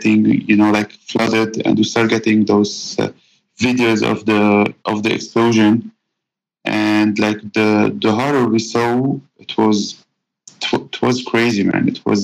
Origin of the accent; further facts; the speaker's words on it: Lebanon; living in Lebanon, like, or being born and raised in Lebanon